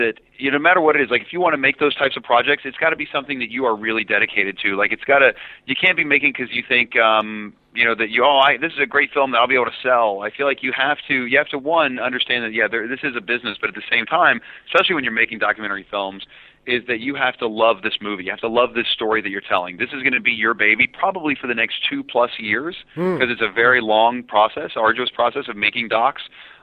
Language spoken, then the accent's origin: English; United States; Unemployment. Being an American, unemployment these days.